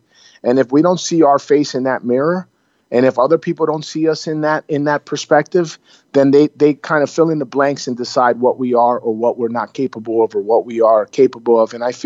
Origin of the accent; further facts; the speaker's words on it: East Coast, United States; I grew up in the U.S. I grew up on the East Coast. I'm 100% Puerto Rican and I'm 100% American.